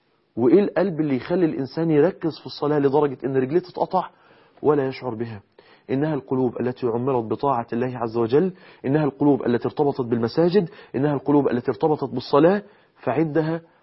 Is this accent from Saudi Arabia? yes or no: no; Egypt; طبعا احنا معروف عندنا في مصر ان في ليلة البناء بيقعد اسبوع 10 أيام